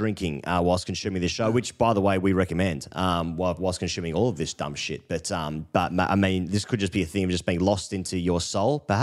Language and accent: English; Australia; as an Australian